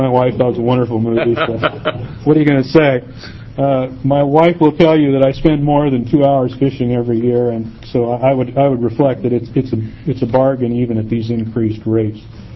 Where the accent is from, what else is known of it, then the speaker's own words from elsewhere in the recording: Florence, Oregon, United States; My expertise, because I'm from Florence, lies mostly in coho.